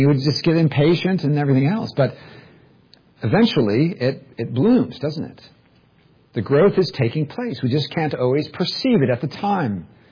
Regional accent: California, United States; growing up in Silicon Valley, I have no business talking about farming at all

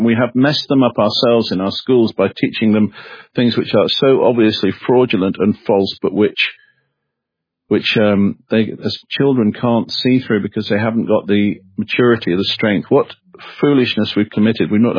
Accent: London, United Kingdom; I was born in London

